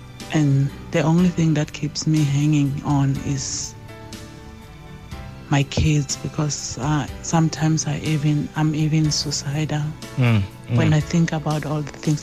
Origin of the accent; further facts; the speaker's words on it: Limpopo, South Africa; I'm from Limpopo.